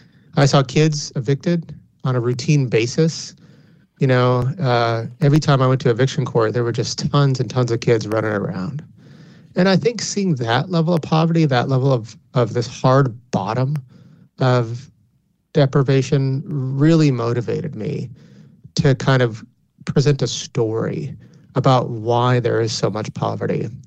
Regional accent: Arizona, United States; We did. You know, I grew up in a home that didn't have a lot of money.

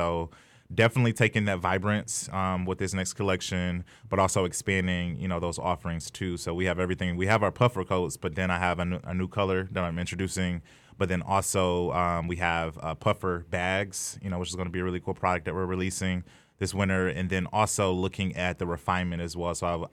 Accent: Midwest, United States; You know, so I'm from the Midwest in America

